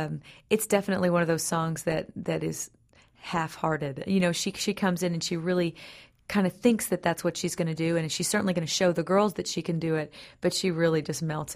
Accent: Oklahoma, United States; You know, I grew up in Oklahoma, so I grew up on the musical Oklahoma in all of Rodgers and Hammerstein musicals.

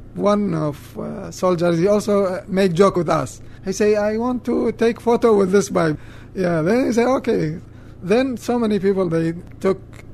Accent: Diyala Governorate, Iraq; My hometown is called Diyala. It's about 50 miles from Baghdad.

